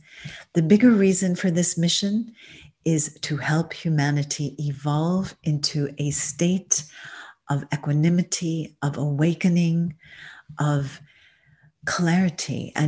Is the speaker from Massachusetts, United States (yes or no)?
yes; Newton, Massachusetts, United States; This is my home. I grew up in Newton, Massachusetts, and under the words, my story is my actual bedroom window